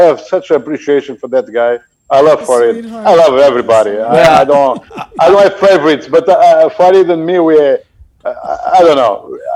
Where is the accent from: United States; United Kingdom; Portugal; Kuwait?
Portugal; English is a second language; I'm from Portugal and I do spend a lot of time in Portugal when I'm on vacation, obviously.